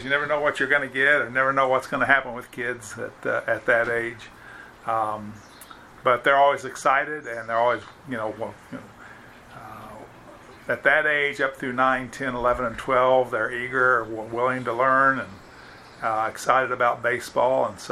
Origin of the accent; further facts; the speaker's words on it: Lee's Summit, Missouri, United States; My address is 1911 Southwest Lindsley Lane, and I am born and raised in Lee Summit, grew up here.